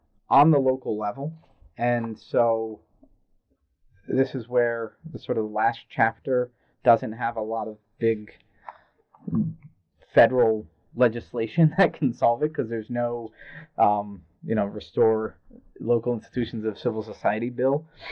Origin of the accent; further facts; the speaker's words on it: New York, United States; yeah, I'm from New York.